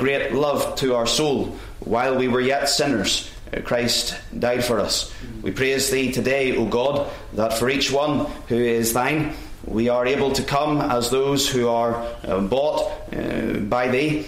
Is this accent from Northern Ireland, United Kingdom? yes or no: yes; Northern Ireland, United Kingdom; now in Australia; Silversides, the minister of Lochbricklan Reformed Presbyterian Church there in Northern Ireland, back from my home country.